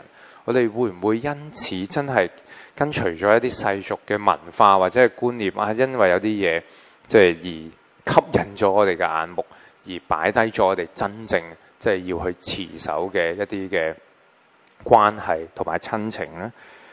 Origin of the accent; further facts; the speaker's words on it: China; 作為中國人，我哋唔講報復，